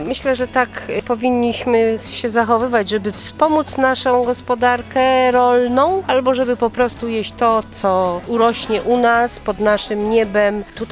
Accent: Gogolin, Opole Voivodeship, Poland; jestem z Gogolina.

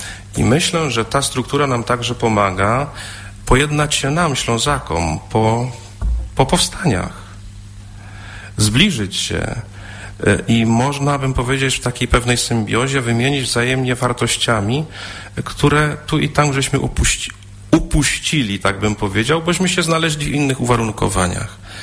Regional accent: Opole Voivodeship, Poland; ja jestem z Oleskiego i pamiętam wielkie takie napięcie, gdyśmy zostali przyłączeni do częstochowskiego województwa.

